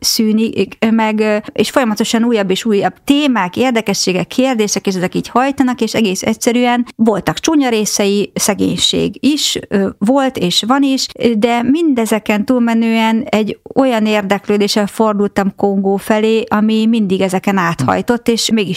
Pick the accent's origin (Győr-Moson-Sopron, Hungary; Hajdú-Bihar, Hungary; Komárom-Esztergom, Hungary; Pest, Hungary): Pest, Hungary; Diósd; illetve Diósdon nőttem fel, ahol volt egy nemzetközi keresztény iskola a sarkunkon